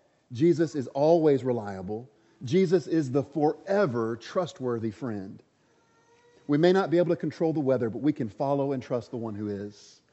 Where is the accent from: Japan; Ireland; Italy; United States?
United States; Oklahoma; I didn't take this picture, but growing up in Oklahoma, I feel like I probably could have at one point or another.